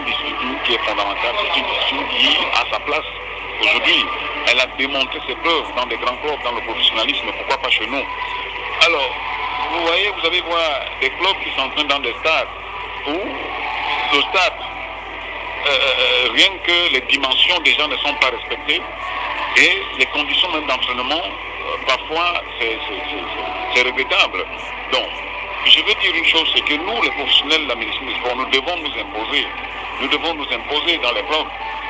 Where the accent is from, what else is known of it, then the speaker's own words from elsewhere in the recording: Cameroon; Il y a beaucoup de choses à refaire dans la médecine des sports ici chez nous au Cameroun